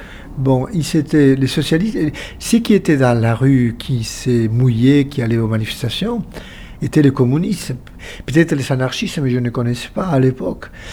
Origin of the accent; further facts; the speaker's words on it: Santiago de Compostela, Galicia, Spain; Ah, oui, mais moi j'étais de Saint-Jacques